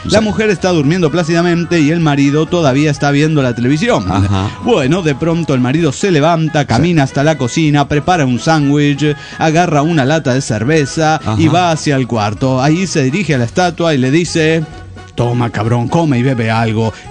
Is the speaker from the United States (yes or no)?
yes; San Antonio, Texas, United States; de San Antonio, Texas.